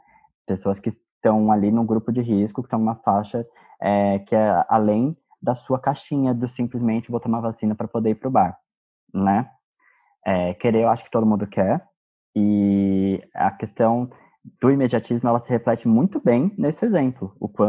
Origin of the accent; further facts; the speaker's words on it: São Paulo, Brazil; nós somos de São Paulo